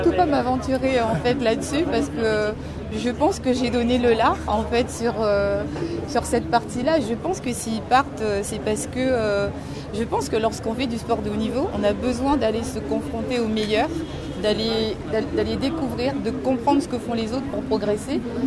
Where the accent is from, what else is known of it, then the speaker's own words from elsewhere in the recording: Guadeloupe; De plus, moi, je suis guadeloupéenne.